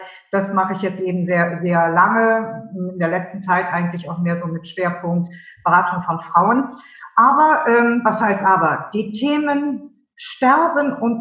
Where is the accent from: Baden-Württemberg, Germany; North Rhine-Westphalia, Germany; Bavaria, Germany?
North Rhine-Westphalia, Germany; Cologne; Und ich bin Kölnerin